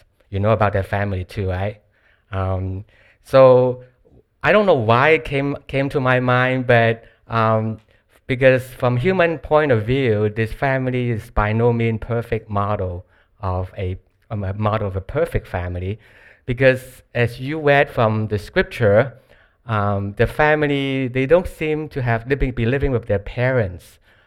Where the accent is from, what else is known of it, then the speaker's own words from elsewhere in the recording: Hong Kong; I was born in Hong Kong and was actually also raised in Hong Kong.